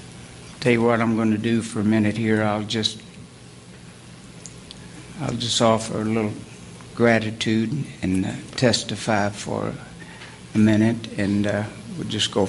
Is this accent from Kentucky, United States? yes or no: yes; Kentucky, United States; We're just a bunch of hillbillies from Kentucky. My parents were I was born over in the Red River Gorge, right on the edge of the Red River Gorge back a few years ago.